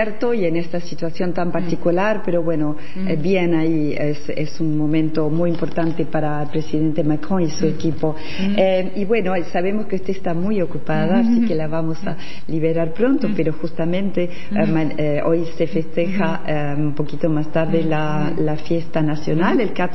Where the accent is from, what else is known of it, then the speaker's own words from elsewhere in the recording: France; Yo como francesa voy a compartir estos festejos